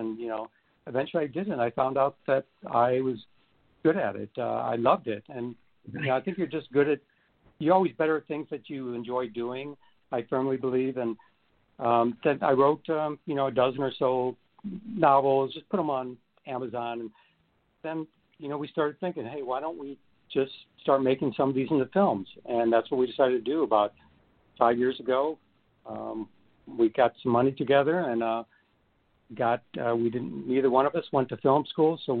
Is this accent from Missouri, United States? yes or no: yes; St. Louis, Missouri, United States; I'm from St. Louis originally